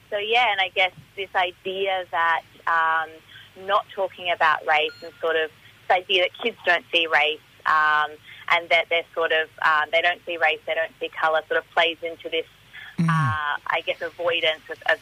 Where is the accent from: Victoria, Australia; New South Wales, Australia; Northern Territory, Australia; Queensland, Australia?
Victoria, Australia; Melbourne; I'm from Melbourne. I've got a mixed background. My family's from Eritrea and Australia, so country in East Africa.